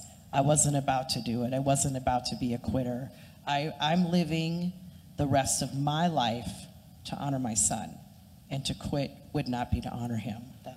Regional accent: Minnesota, United States; I'm born and raised in Minnesota, lived here way longer than I wanted to.

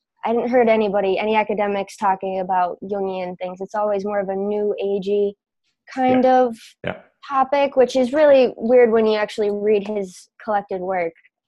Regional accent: Grand Rapids, Michigan, United States; Well, I'm from Michigan, living in Grand Rapids.

